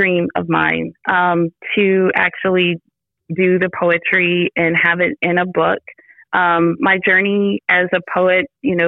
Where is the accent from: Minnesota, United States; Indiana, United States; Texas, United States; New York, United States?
Indiana, United States; Indianapolis; Well, I grew up here in Indianapolis on the west side, so northwest side. So I've been in on this part of town my whole life, basically.